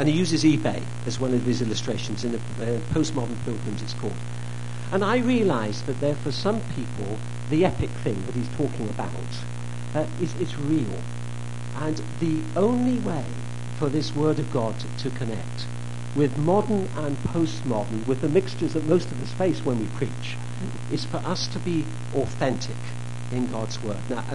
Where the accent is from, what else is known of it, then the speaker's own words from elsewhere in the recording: England, United Kingdom; now in United States; I mean, the church where I was interim, as an Englishman, I still don't know much about American churches.